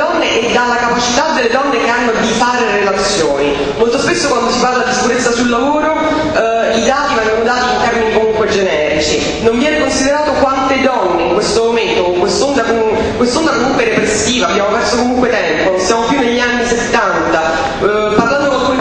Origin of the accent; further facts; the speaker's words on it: Catania, Sicily, Italy; accent: Roman; io vengo da Catania, nonostante l'accento romano